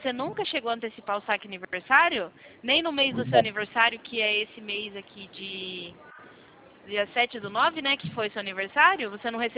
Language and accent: Portuguese; Sorocaba, São Paulo, Brazil; A gente é de Sorocaba também